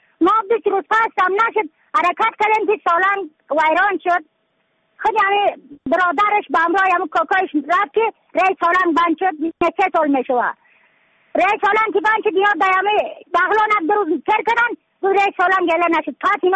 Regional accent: Badakhshan, Afghanistan; از بدخشان هستم، مرکز بدخشان، ولسوالی یکلی پایان، ایره وینگ،

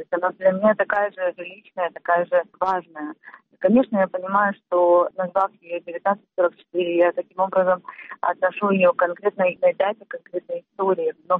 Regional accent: Crimea, Ukraine; born or raised there; now in Kyiv, Ukraine

